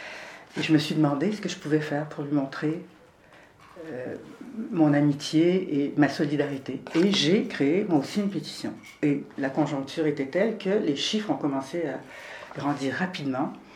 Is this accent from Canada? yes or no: yes; Canada; moved away as an adult; now in France; Je suis française depuis 40 ans, on dit qu'il prend mari, prend pays, mais bon, je suis d'origine du Canada.